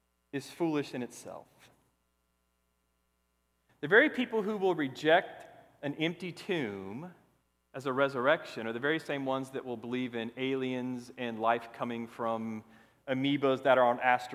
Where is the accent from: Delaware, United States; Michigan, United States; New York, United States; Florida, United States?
Florida, United States; Orlando; No, I was born in Orlando, Florida. I'm a native Floridian. I can't help where I was born, nor can you.